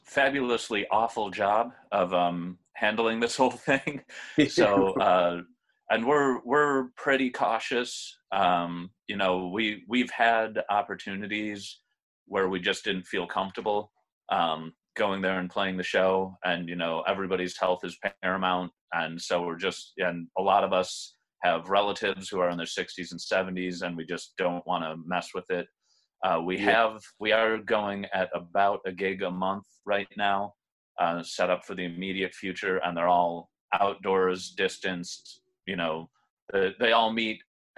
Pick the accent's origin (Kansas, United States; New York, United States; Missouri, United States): New York, United States; Buffalo; I'm from Buffalo, New York, which is way up north.